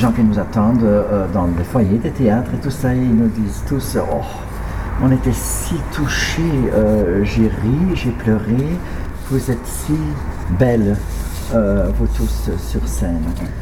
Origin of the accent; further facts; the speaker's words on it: Ghent, Flanders, Belgium; J'ai commencé après le conservatoire au théâtre de Gand, ma ville natale